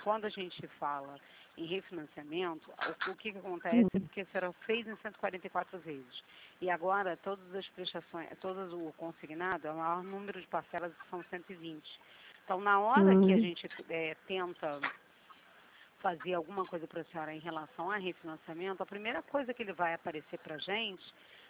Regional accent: Rio de Janeiro, Brazil; Eu sou do centro do Rio

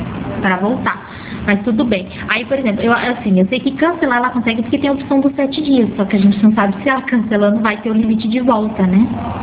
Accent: Pirassununga, São Paulo, Brazil; eu sou de Pirassununga.

